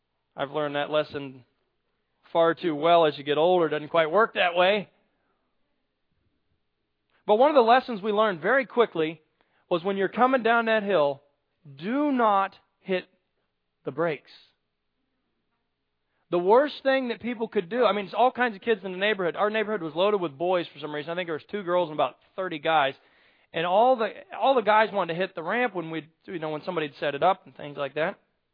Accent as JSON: {"language": "English", "town": "Chatham", "region": "Illinois", "country": "United States", "tie": "born or raised there", "said": "When I was a kid, growing up in Chatham, many of you probably came to the house."}